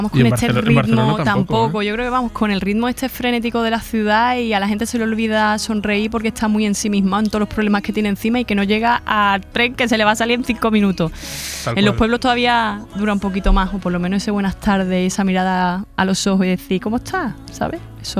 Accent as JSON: {"language": "Spanish", "town": "Chiclana de la Frontera", "region": "Andalusia", "country": "Spain", "said": "Yo soy de Chiclana de la Frontera."}